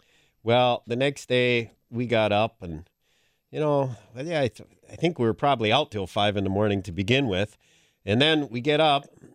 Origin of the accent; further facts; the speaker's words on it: Green Bay, Wisconsin, United States; all of you in Florida may not know this, but I'm from Green Bay, Wisconsin.